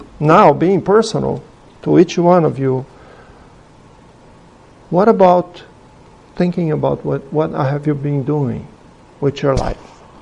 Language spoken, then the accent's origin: English; Brazil; English is a second language; I'm from Brazil. I come here once a year sometimes, maybe even not that much